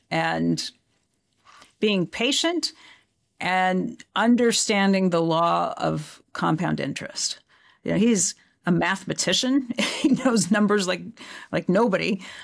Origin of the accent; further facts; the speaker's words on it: Midwest, United States; And I'm from the Midwest originally, so we had that in common.